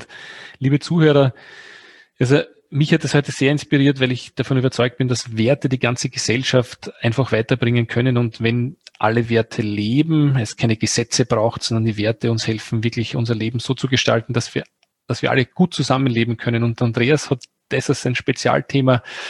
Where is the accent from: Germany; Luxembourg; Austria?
Austria; sagt man bei uns in Österreich